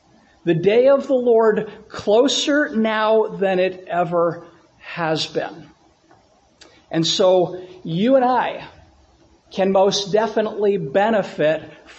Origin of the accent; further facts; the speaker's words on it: Utah, United States; also born or lived in Long Island, New York; The property that my parents bought when we moved from Long Island, New York to southern Utah, many years ago now, had a peach orchard on it. And a year or two after we moved there, I would have been probably 9 or 10 years old